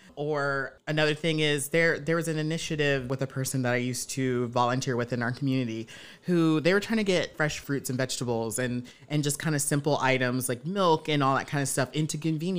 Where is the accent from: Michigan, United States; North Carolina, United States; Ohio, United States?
North Carolina, United States; Charlotte; And one example of that is in my hometown right now. There's a few neighborhoods. Right now, Charlotte is going through, I'm from Charlotte, and it's going through a lot of gentrification.